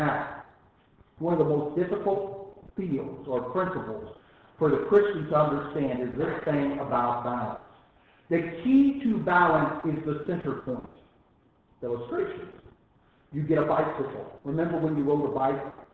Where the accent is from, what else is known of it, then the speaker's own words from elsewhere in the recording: United States; I'm glad I am an American.